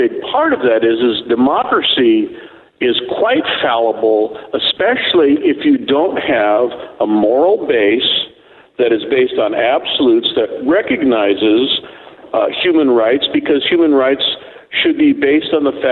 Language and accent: English; San Diego, California, United States; I am from San Diego, and I visit there frequently